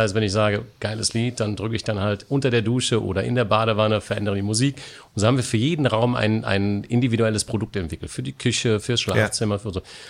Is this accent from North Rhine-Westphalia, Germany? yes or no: yes; North Rhine-Westphalia, Germany; Ich komme ja da aus dem Rheinland, Nähe Düsseldorf.